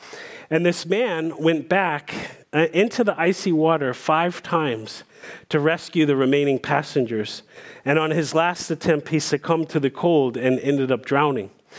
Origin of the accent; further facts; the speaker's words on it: Washington, District of Columbia, United States; So, many of you know that I grew up in Washington, D.C.